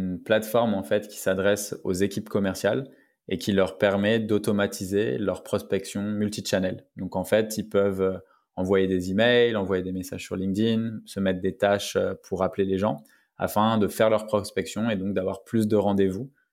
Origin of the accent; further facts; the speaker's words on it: Paris, Île-de-France, France; Ouais, alors je suis né à Paris, à la Gare du Nord, donc à la Riboisière. Donc j'ai grandi entre Barbès et Pigalle, donc Paris Nord.